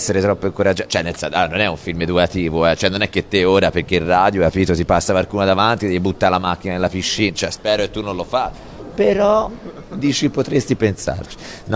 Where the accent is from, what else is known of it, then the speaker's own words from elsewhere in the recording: Livorno, Tuscany, Italy; Ma sballavo perché io sono livornese